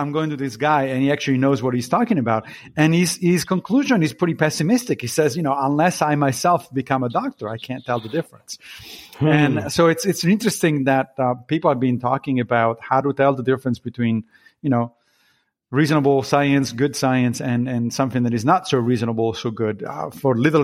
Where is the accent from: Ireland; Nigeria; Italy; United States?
Italy; I grew up in Italy. And in Italy, you had to take 3 years of philosophy in high school.